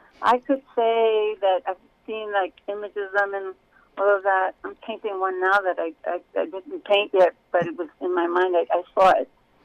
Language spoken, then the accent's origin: English; New York, United States; moved away as an adult; also born or lived in Colorado; now in Albuquerque, United States; I was born and raised in New York, and I lived there most of my life. But we moved to Colorado, my husband and I.